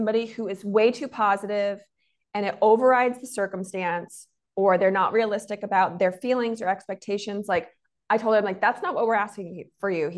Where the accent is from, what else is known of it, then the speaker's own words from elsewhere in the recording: Scottsdale, Arizona, United States; now in Los Angeles, United States; I grew up in Arizona, Scottsdale. There weren't a ton of like theater opportunities.